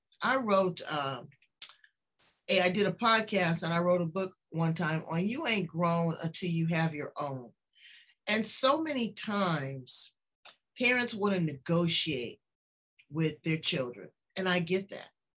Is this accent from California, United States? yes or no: yes; Los Angeles, California, United States; I'm 59 years old. And I know that life has been so good to me. You know, but I'm from South Central LA. So I have walked the walk and talked the talk.